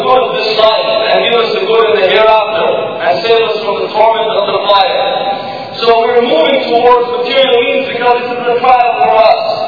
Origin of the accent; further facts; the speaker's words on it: Karachi, Sindh, Pakistan; born there; And I have all right to say that I was born in Karachi.